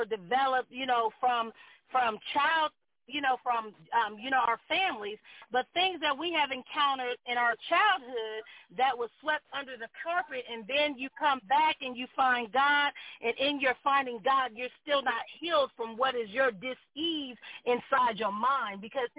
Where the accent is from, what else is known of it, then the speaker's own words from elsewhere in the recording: Columbus, Ohio, United States; From the very time I was born to me growing up in Columbus, Ohio, in church, my whole entire childhood, to my early adulthood